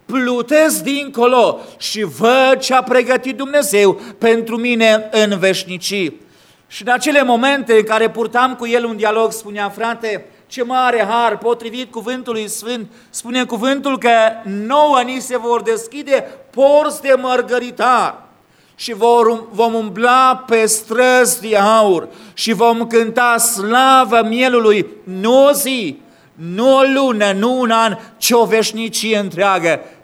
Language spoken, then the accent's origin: Romanian; Caransebeș, Caraș-Severin, Romania; În Banat, de unde vin eu, de loc sunt din Banat, din zona Caransebeșului, porțile sunt foarte înalte, așa, nu vezi afară.